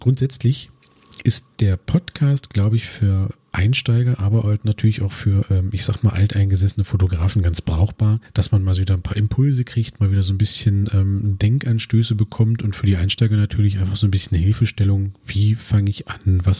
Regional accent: Cottbus, Brandenburg, Germany; Ich komme aus Cottbus und habe das Glück, dass der Spreewald nicht sehr weit weg ist.

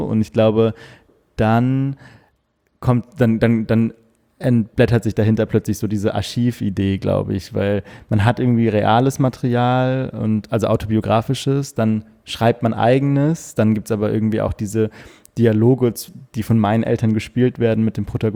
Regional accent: Cologne, North Rhine-Westphalia, Germany; born or raised there

